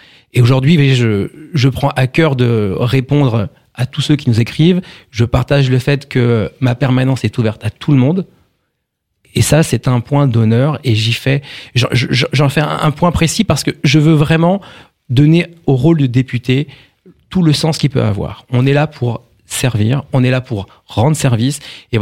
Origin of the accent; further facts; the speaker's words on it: Saint-Denis, Île-de-France, France; J'ai 42 ans, je suis dans le Val d'Oise depuis 10 ans. Je suis originaire de Seine-Saint-Denis, dans lequel j'ai grandi à Saint-Denis, tout simplement, dans le 93. J'ai vécu quasiment 15 ans dans cette belle ville. Après, j'ai déménagé dans le 92